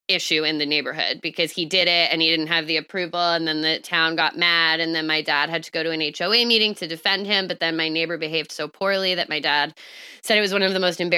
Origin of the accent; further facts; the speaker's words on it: Fairfax County, Virginia, United States; My hometown of Fairfax County